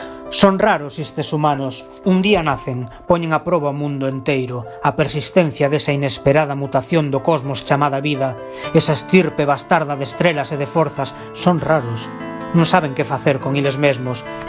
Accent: Allariz, Galicia, Spain; Eu son de Allariz, para que non o saiba.

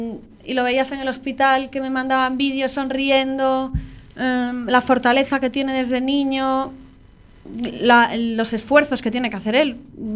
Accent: A Coruña, Galicia, Spain; also born or lived in Madrid / Paris / New York; yo soy de Coruña, estudié aquí en el cole y luego me fui a estudiar la carrera a Madrid.

